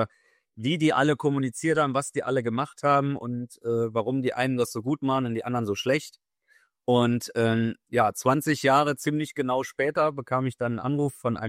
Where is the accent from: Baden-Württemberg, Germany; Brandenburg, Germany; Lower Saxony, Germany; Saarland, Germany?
Saarland, Germany; Ich stamme aus dem Saarland.